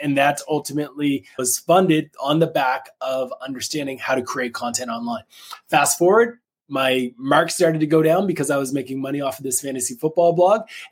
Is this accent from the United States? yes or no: no; Canada; I am a Canadian